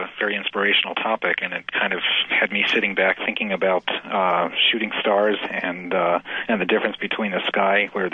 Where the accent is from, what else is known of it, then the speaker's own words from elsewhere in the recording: Binghamton, New York, United States; I grew up near Binghamton, New York, which doesn't have too much light pollution, especially when you drive away from the city, and I attended college there.